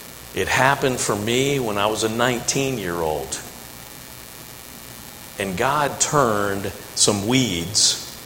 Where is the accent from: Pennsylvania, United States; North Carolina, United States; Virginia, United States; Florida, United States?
Virginia, United States; Norfolk; I grew up in Norfolk. I don't know how you pronounce it.